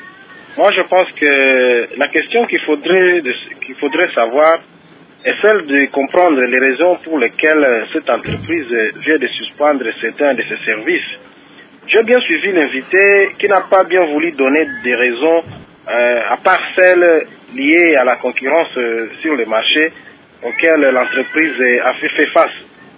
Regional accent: Beni, North Kivu, DR Congo; Même ici chez nous à Béni.

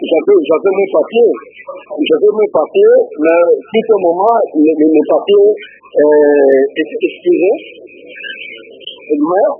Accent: DR Congo; Jusqu'à maintenant, ils ne reconnaissent pas, nous sommes des Congolais.

